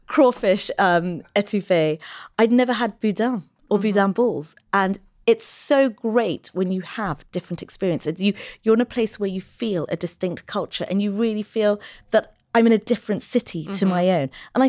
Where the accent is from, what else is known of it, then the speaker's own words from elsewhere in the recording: London, United Kingdom; I was born in London. Mm-hmm. I was raised in London.